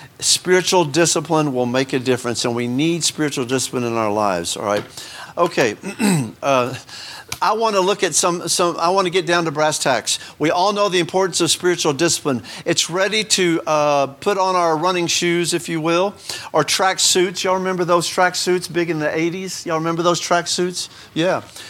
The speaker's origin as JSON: {"language": "English", "town": "Houston", "region": "Texas", "country": "United States", "tie": "born or raised there", "said": "Because when I was growing up in Houston, we always went to Galveston."}